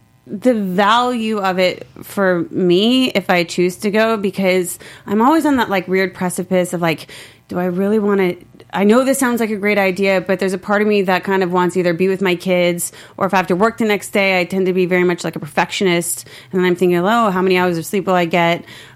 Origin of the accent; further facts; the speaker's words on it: Omaha, Nebraska, United States; Yeah, so I grew up in Omaha, Nebraska, and I definitely didn't fit in at all.